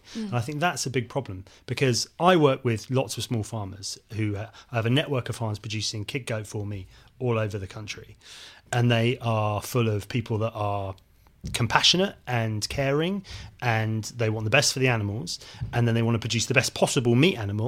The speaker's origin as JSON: {"language": "English", "region": "South West England", "country": "United Kingdom", "tie": "born or raised there", "said": "When I was a kid growing up in Devon, we had a livestock market in the local town."}